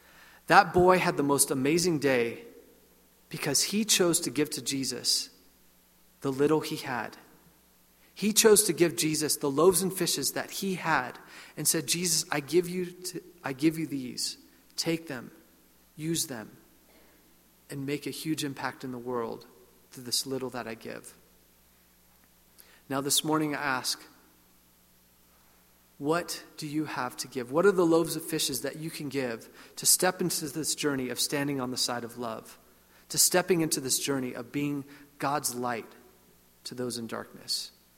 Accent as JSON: {"language": "English", "town": "Fresno", "region": "California", "country": "United States", "tie": "born or raised there", "also_born_or_lived": "Bay Area", "said": "I grew up in Fresno and the Bay Area."}